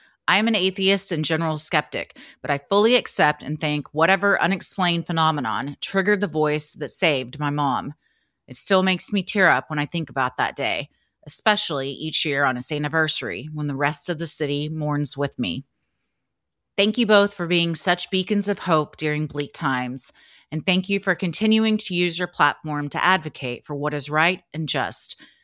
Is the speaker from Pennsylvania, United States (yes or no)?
no; New York City, New York, United States; an otherwise pretty happy and loving experience growing up in New York City.